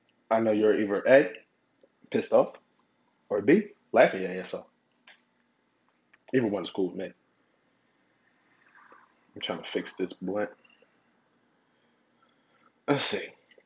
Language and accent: English; Philadelphia, Pennsylvania, United States; I'm sorry, I'm from Philly, so that's how a female sound to me.